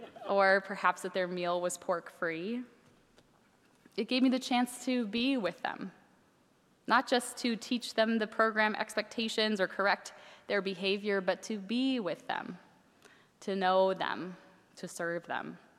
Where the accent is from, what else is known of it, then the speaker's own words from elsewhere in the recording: Minneapolis, Minnesota, United States; In my hometown of Minneapolis this week, interfaith clergy won a lawsuit against the Department of Homeland Security